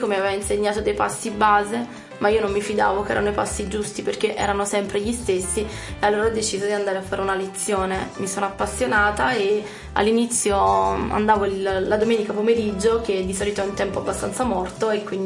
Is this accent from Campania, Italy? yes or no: yes; Capua, Campania, Italy; moved away as an adult; now in Milan, Italy; In realtà sono nata a Capua, in provincia di Caserta. Però ho vissuto lì per i primi 20 anni della mia vita, prima di trasferirmi a Milano.